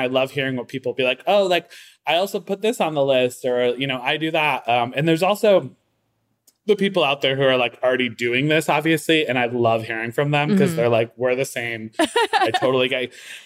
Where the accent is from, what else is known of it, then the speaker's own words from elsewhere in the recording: Waterbury, Connecticut, United States; Because I'm from Waterbury.